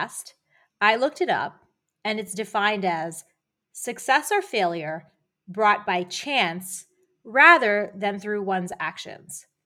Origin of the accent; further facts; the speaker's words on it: Pennsylvania, United States; now in Boston, United States; I grew up near Philadelphia and we both lived in Boston.